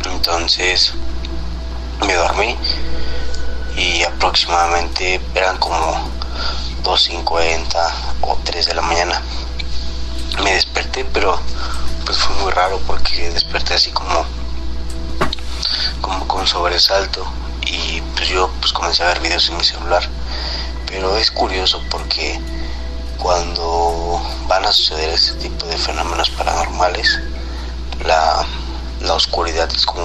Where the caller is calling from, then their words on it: Mexico City, Mexico; Soy de la Ciudad de México, tengo 22 años.